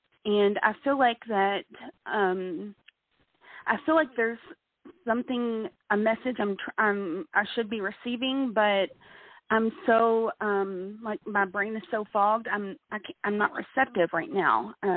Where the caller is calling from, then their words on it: Kentucky, United States; I'm from Kentucky.